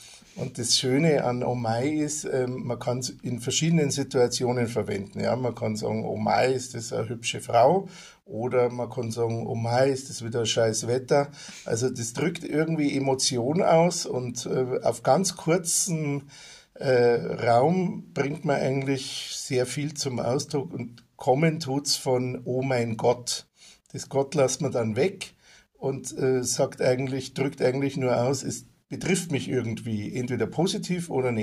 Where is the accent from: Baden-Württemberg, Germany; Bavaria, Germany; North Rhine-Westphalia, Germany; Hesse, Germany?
Bavaria, Germany; accent: Central Bavarian; Ich bin in der Nähe von München, so 30 Kilometer von München geboren und aufgewachsen und habe eigentlich nie so die Umgebung von München verlassen